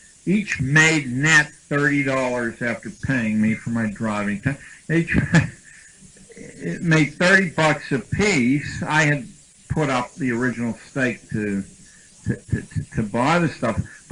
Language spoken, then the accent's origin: English; Pittsburgh, Pennsylvania, United States; moved away as an adult; When I came from Pittsburgh to Columbia University, I used to set aside a street like Broadway